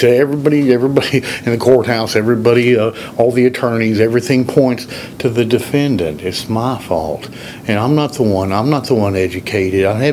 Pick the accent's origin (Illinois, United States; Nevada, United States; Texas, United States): Texas, United States; Dallas; I'm from Dallas, Texas. Here I am in Austin, Texas